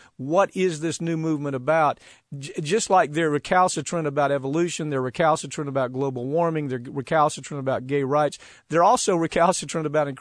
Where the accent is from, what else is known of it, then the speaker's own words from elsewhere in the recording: the South, United States; I was raised in the South around all of this.